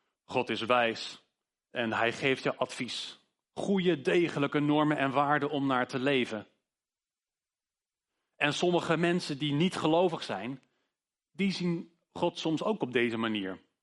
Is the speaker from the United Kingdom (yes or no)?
no; Ede, Gelderland, Netherlands; ik kom uit Ede.